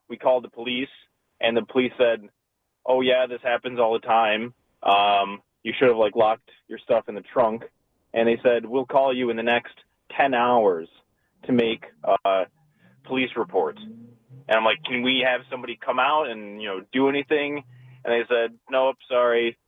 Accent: Detroit, Michigan, United States; So we're from the Detroit area

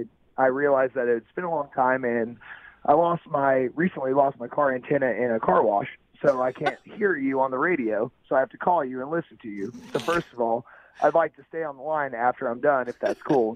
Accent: Edmond, Oklahoma, United States; You know, I'm from your hometown in Edmond, right?

